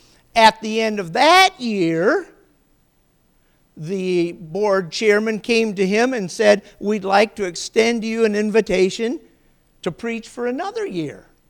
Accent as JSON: {"language": "English", "region": "Ohio", "country": "United States", "said": "Now, I'm from Ohio, and before I came out here, I had not even seen a bean."}